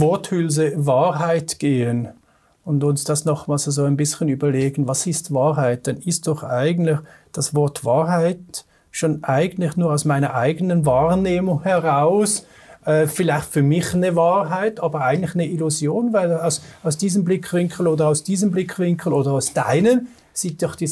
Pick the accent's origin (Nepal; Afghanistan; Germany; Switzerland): Switzerland; Zurich; born there; In der Stadt Zürich.